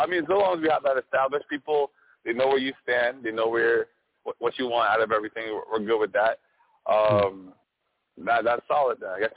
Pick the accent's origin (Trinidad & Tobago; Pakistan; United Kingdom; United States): Trinidad & Tobago; now in Canada; I'm an immigrant. I came from Trinidad. I went to Canada.